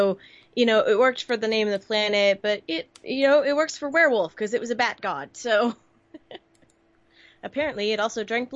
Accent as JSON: {"language": "English", "country": "United States", "said": "BBC does amazing things that we don't hear about because we're from America."}